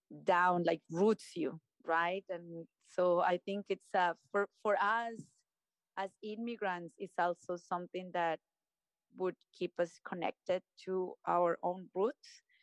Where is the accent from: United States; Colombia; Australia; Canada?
Colombia; I am from Colombia.